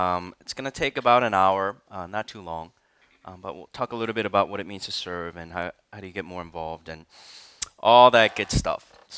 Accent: Minnesota, United States; I grew up in Minnesota and I always tease my friends to let them know that Minnesota is, you know, the football team is, it's called the Vikings.

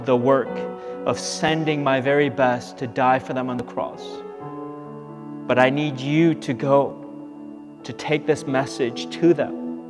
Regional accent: South Korea; I remember when I was growing up in Korea, my sister, she after school went to one of her friend's houses to play

